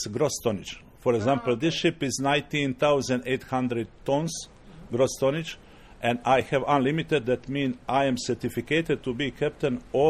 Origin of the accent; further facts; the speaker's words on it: Dubrovnik, Dubrovnik-Neretva County, Croatia; English is a second language; I am from Croatia, from Dubrovnik, 56 years old.